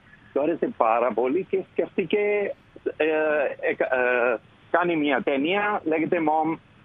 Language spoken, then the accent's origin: Greek; India; Greek is a second language; είμαι ξένος από Ινδία.